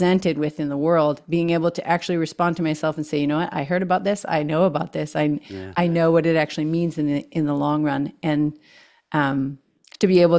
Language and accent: English; Connecticut, United States; also born or lived in Virginia; I'm originally from the East Coast, actually.